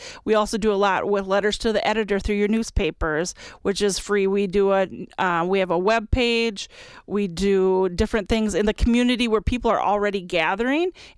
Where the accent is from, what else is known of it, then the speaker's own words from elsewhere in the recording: Dodgeville, Wisconsin, United States; and we did it in my hometown. My daughter played in Dodgeville.